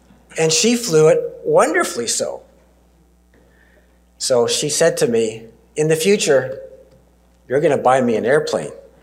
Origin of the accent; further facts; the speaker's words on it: Canada; And I never once ever thought, as a Canadian, that I had an accent.